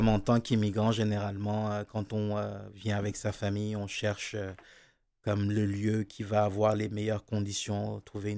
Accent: Senegal; first language Wolof; French is a second language; dans ma langue natale, je suis originaire du Sénégal, le Wolof.

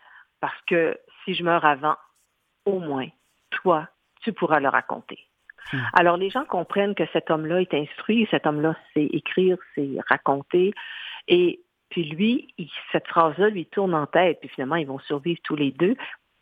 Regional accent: Haiti; now in Brazil; Chez nous, en Haïti, on dit que les gens à l'asile parlent tout seuls

